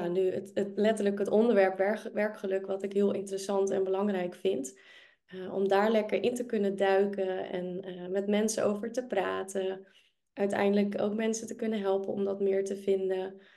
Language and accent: Dutch; North Holland, Netherlands; accent: West Frisian; now in Amsterdam, Netherlands; de naam heb je al genoemd. Ik ben 32 jaar en ik woon in Amsterdam. Ik kom er niet vandaan, dat hoor je soms ook wel aan mijn accent. Ik kom uit het West-Friese en Noord-Holland.